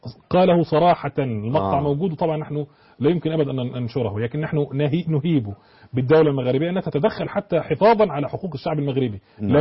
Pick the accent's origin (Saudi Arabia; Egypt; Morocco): Egypt; لكن استقرت عندنا في مصر حوالي 210 سنة تقريبا